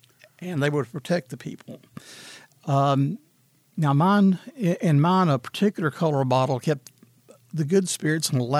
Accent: Natchitoches, Louisiana, United States; Well, I'm from Natchitoches originally and lived there off and on my entire life.

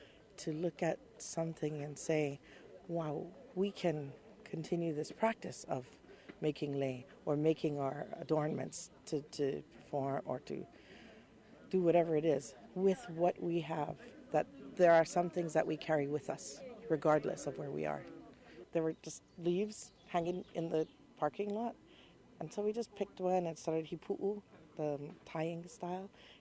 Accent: Hawaii, United States; And that made me think about the fact that no matter where we go, we are Hawaiian.

